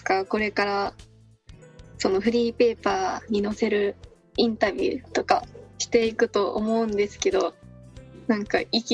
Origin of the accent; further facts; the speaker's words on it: Nara, Japan; 奈良県から来てるって言ったら遠みたいな言われるけど、意外と奈良って京都にも行きやすいし大阪にも行きやすいから